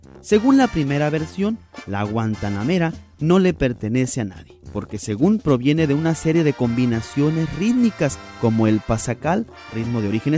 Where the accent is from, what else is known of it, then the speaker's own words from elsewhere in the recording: Mexico; nosotros como mexicanos no estamos exentos de identificarnos con él